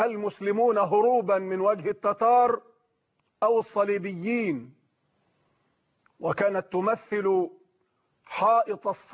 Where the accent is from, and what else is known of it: Egypt